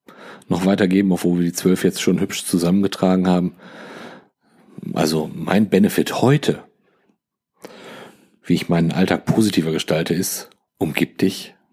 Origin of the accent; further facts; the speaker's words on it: North Rhine-Westphalia, Germany; Tiefsten Herzens sind wir bin ich Ostwestfale, definitiv.